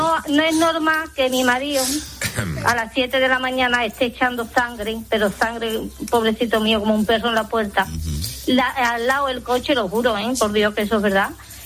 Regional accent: Morón de la Frontera, Andalusia, Spain; yo soy de Morón.

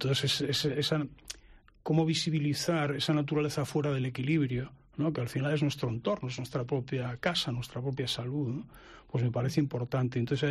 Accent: Vigo, Galicia, Spain; como soy de Vigo

